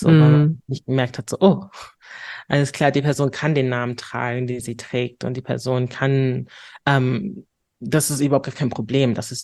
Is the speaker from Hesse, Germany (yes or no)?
no; Hamburg, Germany; Ich bin Hamburgerin durch und durch